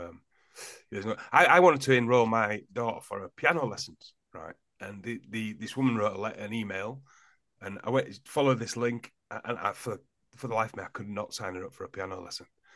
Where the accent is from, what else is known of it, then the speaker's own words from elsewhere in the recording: Yorkshire and the Humber, United Kingdom; moved away as an adult; now in London, United Kingdom; Even in my existence, I'm 50 now. I remember when I moved away from Yorkshire and I went to London.